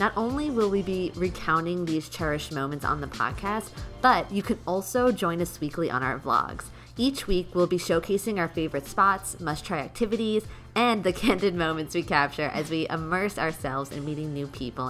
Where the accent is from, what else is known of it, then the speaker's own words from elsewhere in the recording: New York, United States; Born and raised in New York, we've decided it's time to step out of our comfort zone and explore potential new places to call home.